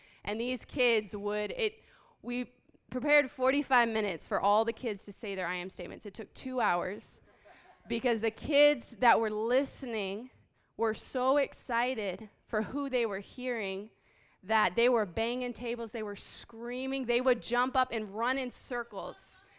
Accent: Haiti; I was born and raised in Haiti

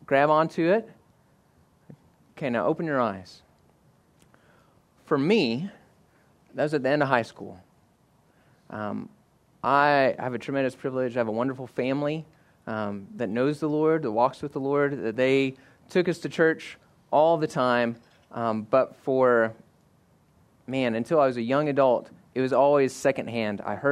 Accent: Oklahoma, United States; moved away as an adult; now in Spearfish, United States; I am a transplant from Oklahoma. My wife, Heather, and I moved here just shy of 4 years ago.

